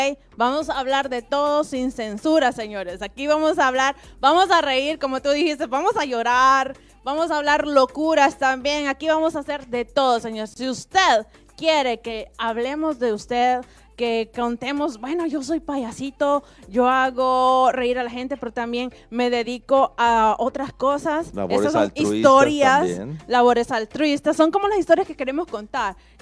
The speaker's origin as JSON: {"language": "Spanish", "country": "El Salvador", "said": "Pues déjeme comentarle que yo vengo de El Salvador."}